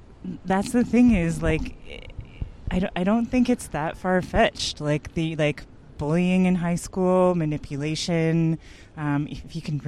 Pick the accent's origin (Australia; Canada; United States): Canada; North York, Ontario; I mean, I grew up in North York. I went to high school in North mm-hmm. York.